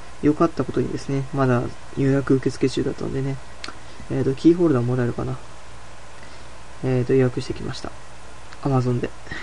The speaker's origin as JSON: {"language": "Japanese", "town": "Nogata", "region": "Fukuoka", "country": "Japan", "tie": "born or raised there", "said": "福岡生まれ福岡育ち、まあ厳密に言うとはですね、あの能形生まれ能形育ち、まあ福岡県の中の能形市という能形かめ能形市という市で生まれ能形市という市で育った、まあ、男"}